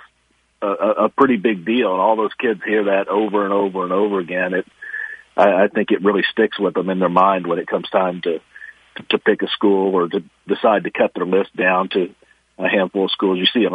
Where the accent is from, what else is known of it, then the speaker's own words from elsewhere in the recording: Richmond, United States; because I grew up around here. I was born in Richmond. I've always been in the state